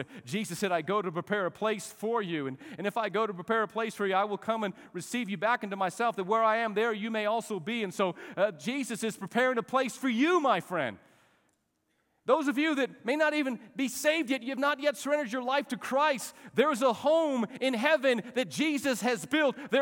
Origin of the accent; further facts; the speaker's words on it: New Mexico, United States; I don't know if it's this boy that was born and raised in New Mexico and now lives in Texas